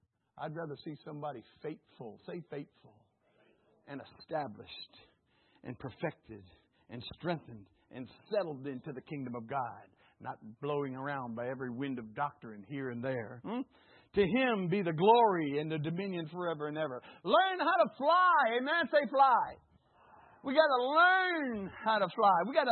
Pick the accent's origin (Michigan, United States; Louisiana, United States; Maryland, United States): Louisiana, United States; New Orleans; See, I'm from New Orleans. We called it neutral ground.